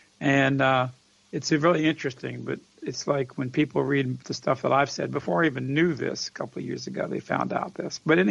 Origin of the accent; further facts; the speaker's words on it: the South, United States; I grew up in nature, and I grew up in the Southland, and I love the traditions and the heritage of the South.